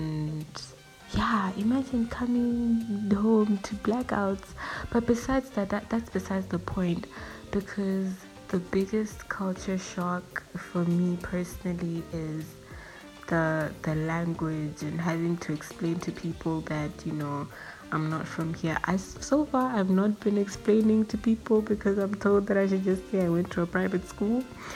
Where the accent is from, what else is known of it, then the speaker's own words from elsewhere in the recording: Botswana; Like where I grew up, I was used to the life there in Botswana